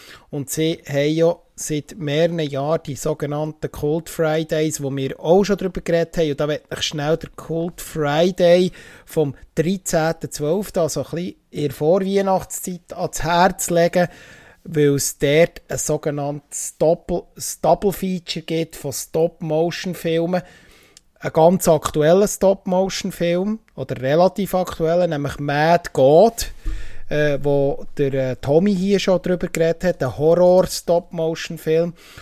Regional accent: Bern, Switzerland; ich bin nur mehr Exil-Berner. Ich bin immer noch Berner.

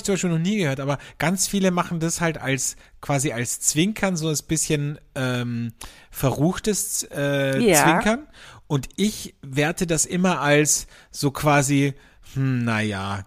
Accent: Carinthia, Austria; bei mir in meiner Heimat in Kärnten

